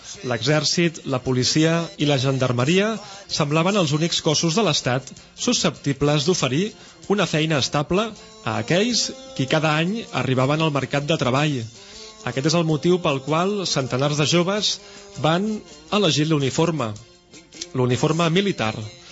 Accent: Tébessa, Tébessa Province, Algeria; now in France; Soc originari d'Atbesa, l'antiga Tveste. La meva família i els meus avantpassats sempre hi han viscut aquí. És una regió que abans vivia principalment de l'agricultura.

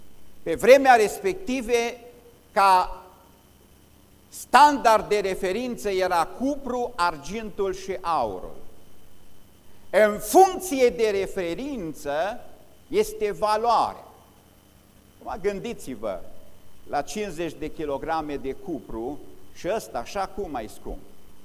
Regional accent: Romania; Aș vrea să înțelegem, în mod special ca români, că Dumnezeu a binecuvântat națiunea aceasta, dar ne-am făcut de cap.

